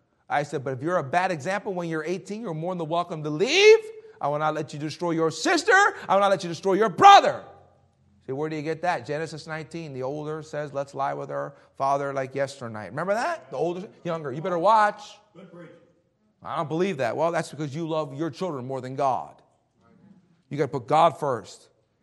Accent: Philadelphia, Pennsylvania, United States; I grew up in Philadelphia. I know what it's like, okay?

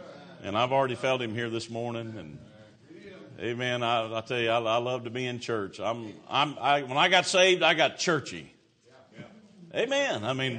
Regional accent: United States; Thank God I'm an American.

